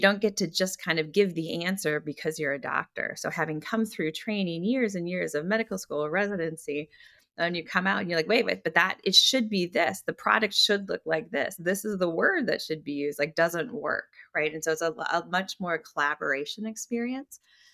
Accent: Minnesota, United States; So growing up in Minnesota, I actually ended up going to college at Holy Cross in Worcester, Massachusetts.

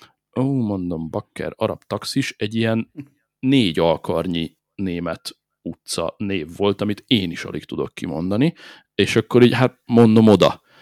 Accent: Hungary; ő nem tudhatta, hogy én amúgy magyar vagyok

